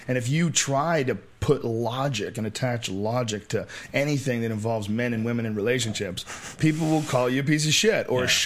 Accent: Boston, Massachusetts, United States; accent: Boston; I had a Boston accent for a while. I got rid of my Boston accent.

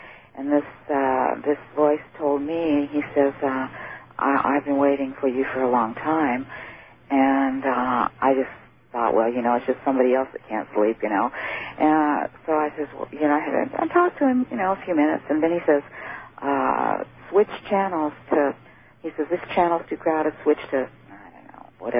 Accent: West Coast, United States; And see, I didn't grow up in this area. I have ties back there, but I grew up on the West Coast.

